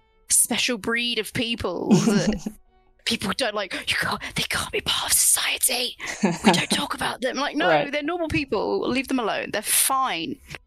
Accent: United Kingdom; even as a Brit

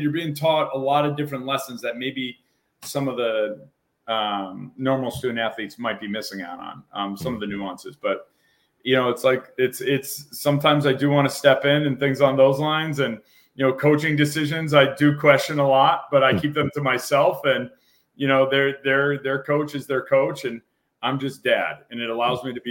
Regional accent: Massachusetts, United States; I grew up on a dirt road in Massachusetts in a hill town that wasn't like my best. I was an only child.

